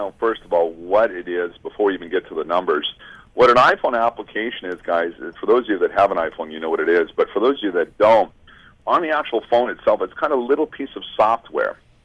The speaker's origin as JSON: {"language": "English", "country": "Canada", "tie": "born or raised there", "also_born_or_lived": "United States", "said": "actually I was born in the U.S., I grew up in Canada, and to Canadian parents"}